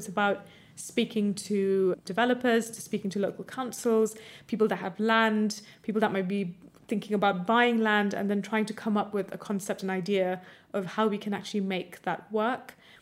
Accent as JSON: {"language": "English", "country": "India", "tie": "born or raised there", "also_born_or_lived": "United States", "lives_now": "United Kingdom", "said": "I grew up in America and India, and particularly in India, there was a huge emphasis on studying maths and science"}